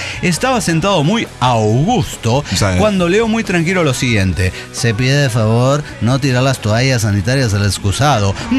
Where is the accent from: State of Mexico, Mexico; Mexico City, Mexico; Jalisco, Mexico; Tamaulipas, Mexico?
Jalisco, Mexico; Zapopan; Yo soy de Zapopan, soy acostumbrado a mi torta ahogada.